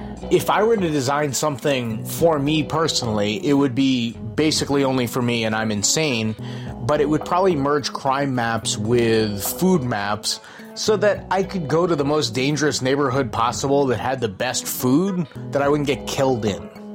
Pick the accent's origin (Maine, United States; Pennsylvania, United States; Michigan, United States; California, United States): Maine, United States; Brunswick; at McBean's record store where I grew up in Brunswick, Maine.